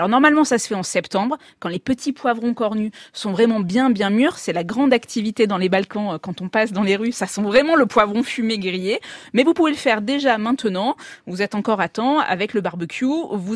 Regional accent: Provence-Alpes-Côte d'Azur, France; Moi, je peux enfin le dire, je suis provençale et je n'aime pas le melon.

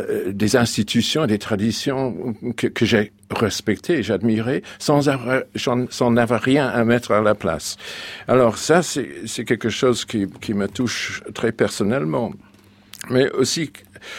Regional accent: England, United Kingdom; chez nous, en Angleterre, puisque nous avons eu un mouvement conservateur pendant 2 siècles

